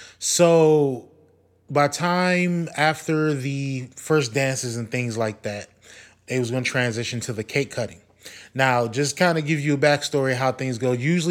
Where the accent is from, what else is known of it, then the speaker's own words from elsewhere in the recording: Wisconsin, United States; I'm from Wisconsin, the Milwaukee Bucks in the Eastern Conference Finals.